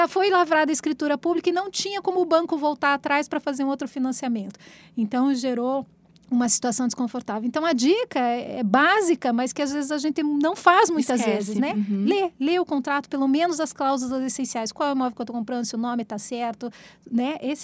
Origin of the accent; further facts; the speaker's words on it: Brazil; até como um bom brasileiro, a gente não tem o costume de ler, né?